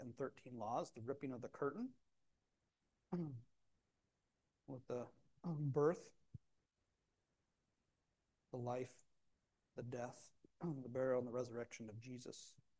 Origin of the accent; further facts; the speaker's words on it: Port Alexander, Alaska, United States; my hometown in Port Alexander. My dad has a house, then just like all the other houses, it's completely surrounded by the wilderness.